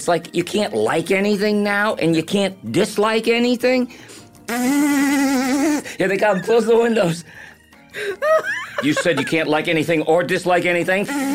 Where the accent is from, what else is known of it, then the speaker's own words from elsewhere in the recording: Boston, Massachusetts, United States; And I'm a kid from Boston